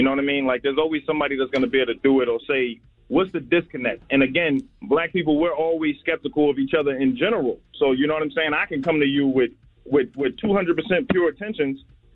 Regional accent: New Jersey, United States; now in Atlanta, United States; I'm from Jersey. I'm in Atlanta right now, though.

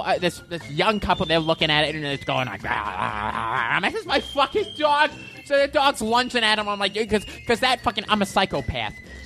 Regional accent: Boston, Massachusetts, United States; Knew him growing up in Boston.

